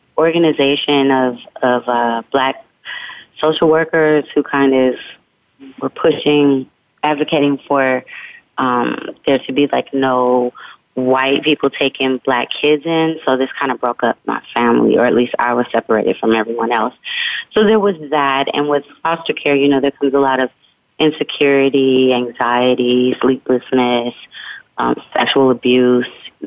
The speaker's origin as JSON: {"language": "English", "town": "Oakland", "region": "California", "country": "United States", "said": "The thing about living in my neighborhood is everybody's got a talent. I'm from Oakland, California."}